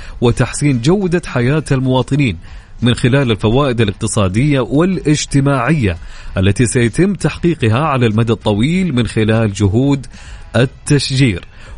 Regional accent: Saudi Arabia; في ظروف المناخ والتربة المختلفة عندنا في السعودية؟

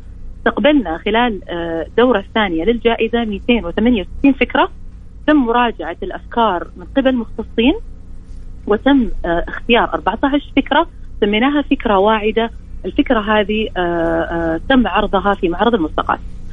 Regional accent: Saudi Arabia; الممكنات احنا عندنا في المملكة العربية السعودية عندنا رؤية داعمة للابتكار

